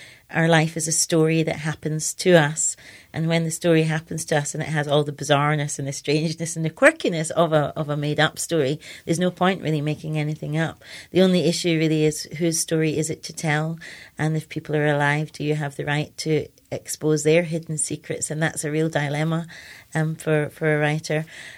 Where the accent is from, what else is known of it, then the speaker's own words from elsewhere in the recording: Scotland, United Kingdom; because I was brought up in Scotland